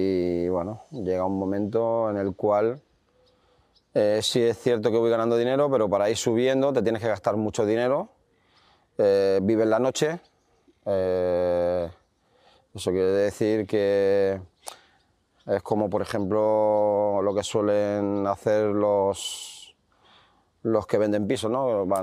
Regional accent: Spain; O sea, tú imagínate siendo español y te ves allí rodeado de todo eso

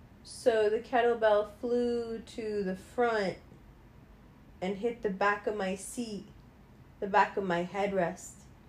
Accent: New York, United States; I was really far away from the steering and the airbag, but that's just because I'm from New York.

